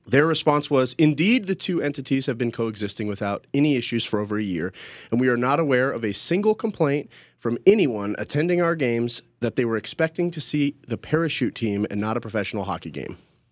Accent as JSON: {"language": "English", "town": "Colorado Springs", "region": "Colorado", "country": "United States", "said": "I'm from Colorado Springs, where the Air Force Academy is located, so I have a bias."}